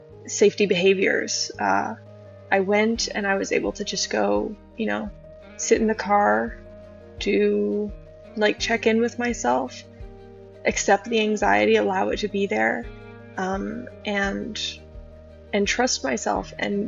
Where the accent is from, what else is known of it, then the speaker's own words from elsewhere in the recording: Toronto, Ontario, Canada; I'm from Toronto, Ontario